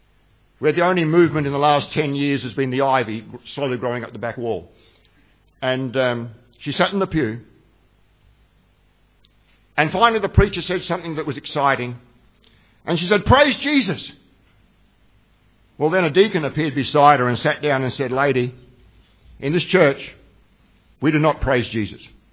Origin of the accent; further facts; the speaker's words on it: Australia; Well, I'm Aussie, I'm not Asian, I'm Aussie.